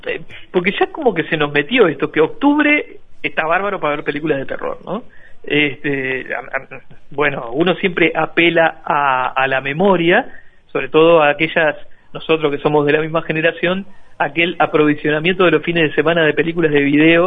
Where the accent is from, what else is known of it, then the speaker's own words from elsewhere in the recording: Uruguay; Como uruguayos